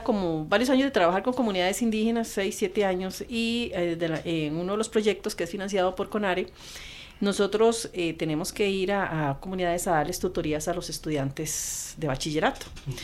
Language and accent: Spanish; Costa Rica; nos han negado a nosotros como costarricenses el conocer de su cultura